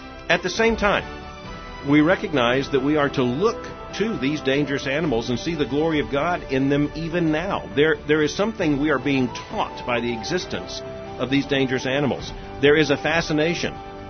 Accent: Florida, United States; Growing up in Florida, I was surrounded by things we knew could hurt us.

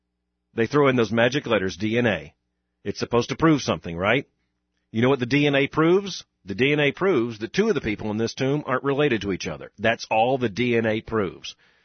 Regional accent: Florida, United States; I grew up in South Florida, which, by the way, is right adjacent to the Bermuda Triangle.

